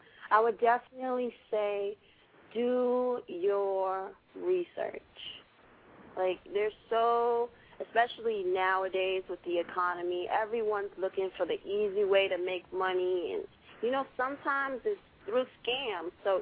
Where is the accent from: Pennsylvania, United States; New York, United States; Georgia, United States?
New York, United States; New York City; also born or lived in California; I would definitely want to expand into other cities like my hometown, New York, and even California, I think, would be a great place to expand, in Miami.